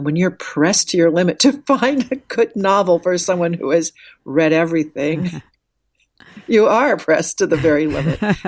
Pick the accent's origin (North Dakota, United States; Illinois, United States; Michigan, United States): North Dakota, United States; Wahpeton; I grew up in Wahpeton, North Dakota, and of course I went to a library there.